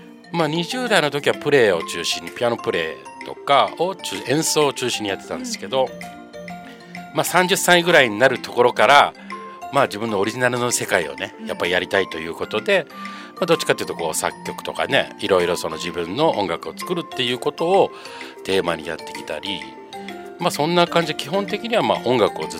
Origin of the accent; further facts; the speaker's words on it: Okayama, Japan; 出身はね、岡山県というところで